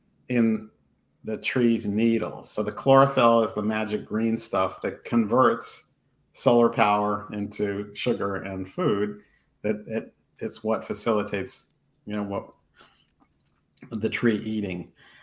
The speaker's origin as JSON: {"language": "English", "town": "Los Angeles", "region": "California", "country": "United States", "tie": "born or raised there", "said": "and I grew up in South LA, Southwest LA, and it was hot"}